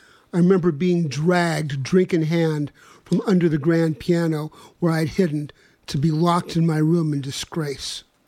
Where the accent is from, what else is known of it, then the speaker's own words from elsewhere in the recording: Kansas, United States; I was raised in Kansas, the only child of loving parents who just drank socially. We moved frequently.